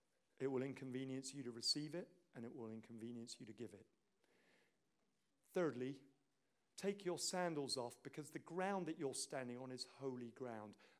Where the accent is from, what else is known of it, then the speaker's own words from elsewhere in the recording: Northern Nigeria, Nigeria; Yes, I am a black man in a white skin. I was born in Nigeria. I still speak Hausa. I grew up there for 18 years.